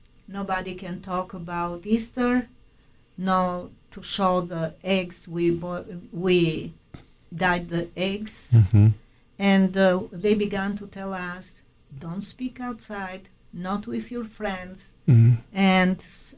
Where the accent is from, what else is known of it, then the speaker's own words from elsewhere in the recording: Tirana, Tirana County, Albania; In Tirana.